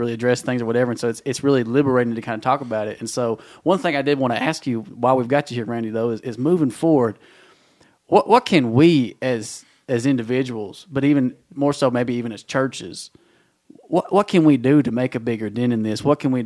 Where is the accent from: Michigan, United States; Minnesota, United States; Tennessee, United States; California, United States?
Tennessee, United States; We're from East Tennessee. We're in, you know, Appalachia, rural Appalachia